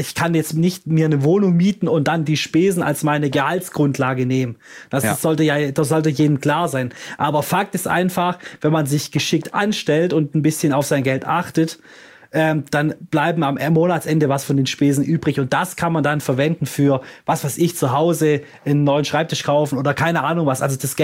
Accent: Baden-Württemberg, Germany; als Schwabe

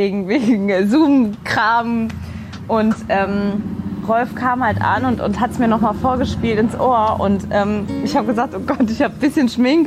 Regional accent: Saarland, Germany; in meinem Heimatland, in meinem Heimatbundesland, dem Saarland, habe ich den Song zum ersten Mal gehört

